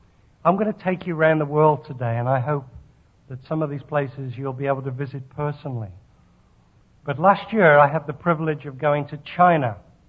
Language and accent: English; Nigeria; born there; I was born in Nigeria, West Africa. I'm a very confused person because my parents were from Liverpool.